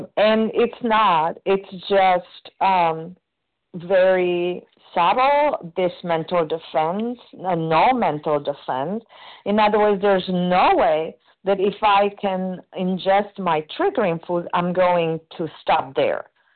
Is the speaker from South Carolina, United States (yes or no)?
yes; South Carolina, United States; Good morning. You are close. I'm from South Carolina.